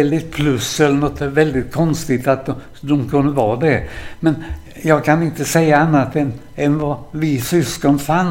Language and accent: Swedish; Kronoberg County, Sweden; accent: Småland; Och 3 mil därifrån så föddes jag i en sån där bondgård, en sån där stor länga med rödfärgade och vita knutar. Men färgen var flagrad nästan under hela min barndom. Vi hade ett ganska fattigt hemma.